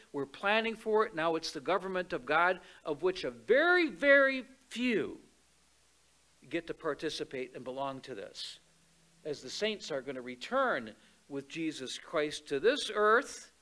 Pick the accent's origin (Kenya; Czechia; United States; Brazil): United States; Detroit, Michigan; born there; I was born in Detroit.